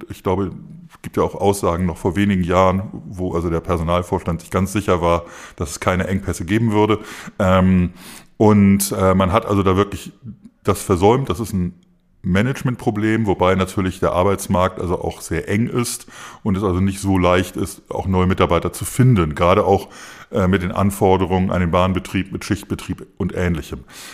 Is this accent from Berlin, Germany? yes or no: yes; Berlin, Germany; in meiner Heimatstadt Berlin